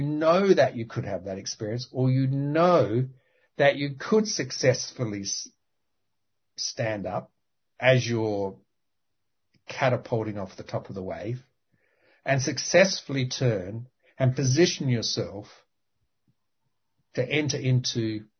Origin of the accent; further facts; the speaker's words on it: Australia; being Australian, I was fortunate enough to grow up near beaches